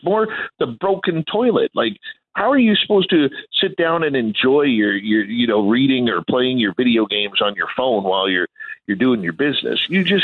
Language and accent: English; Abbotsford, British Columbia, Canada; And then I remember in my hometown of Abbotsford, British Columbia, in 1982, I got to meet Sally Ride